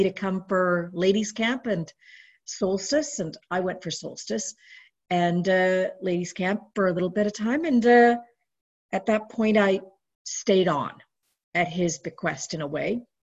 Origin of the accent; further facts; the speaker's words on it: Canada; I preferred English because I was brought up in Canada and my English was way better than Punjabi.